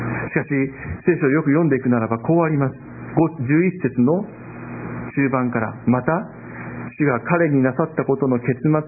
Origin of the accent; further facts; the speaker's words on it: Aichi, Japan; 私の地元の愛知県にですね、私の近くに、家の近くに本当に広い広い土地がありました。